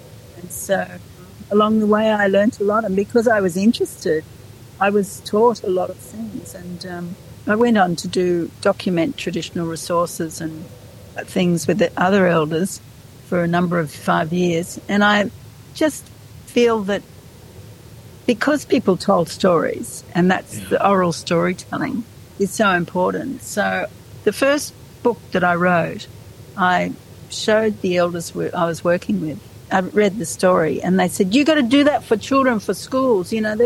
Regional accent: New South Wales, Australia; I grew up in New South Wales

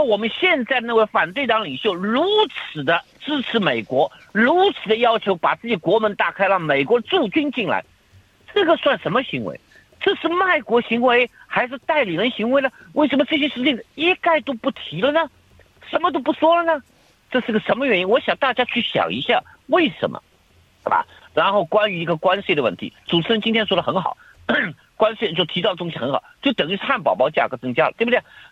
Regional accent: Australia; 就作为我是个澳大利亚人我来说

